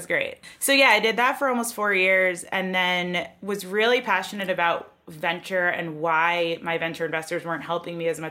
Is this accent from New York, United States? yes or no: yes; New York, United States; I'm originally from New York. So I grew up in New York. I went to school in Philly at Wharton.